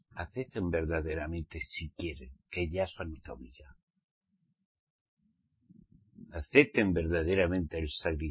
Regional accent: Spain; born there; Yo hablo español y soy español. Al menos nací en España. Mi mamá me parió en España.

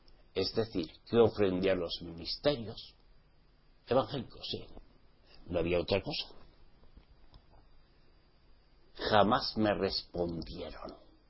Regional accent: Spain; No había en España más que esa. Poco más o menos. Al menos en mi provincia, en mi tierra, no había. No habían cristianos evangélicos o protestantes.

